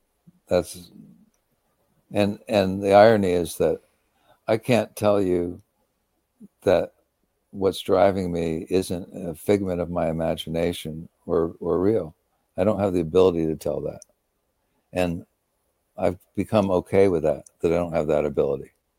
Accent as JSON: {"language": "English", "town": "Westport", "region": "Connecticut", "country": "United States", "tie": "born or raised there", "said": "I can be in Westport, my hometown, in 20 minutes."}